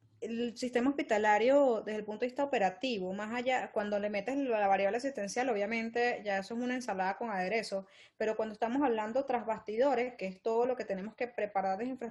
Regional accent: Venezuela; pues yo como venezolana vengo de un país de béisbol, ¿no?

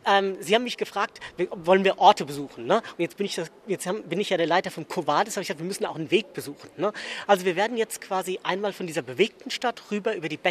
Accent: Lynn, Massachusetts, United States; Mein Name ist ursprünglich vielleicht schottisch, aber mein Vater ist Amerikaner und ich bin in den USA aufgewachsen, in Massachusetts, in der Nähe von Boston, Lynn, Massachusetts.

